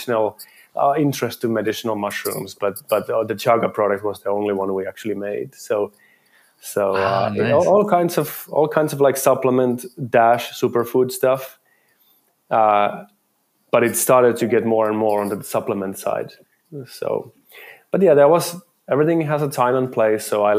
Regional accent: Finland; I actually then started importing into my home country, Finland

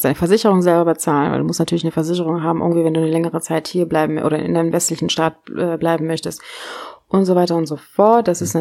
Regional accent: Kenya; Also ich bin kein Touri und ich habe nie das Gefühl gehabt, ein Touri. Ich habe Kenia nie als Touri besucht, das Land.

